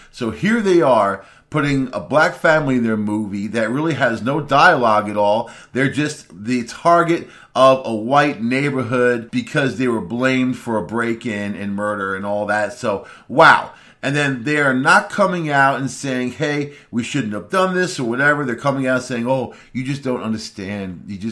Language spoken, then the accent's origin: English; Rockville Centre, New York, United States; From my hometown, Rockville Center, we lost over 90 people.